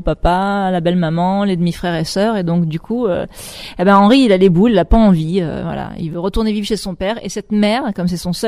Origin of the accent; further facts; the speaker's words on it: Nouvelle-Aquitaine, France; Je suis originaire donc du sud-ouest d'Angoulême, bassin d'Arcachon, Royan, tout ça, c'est des paysages qui sont très forts pour moi, c'est mes racines.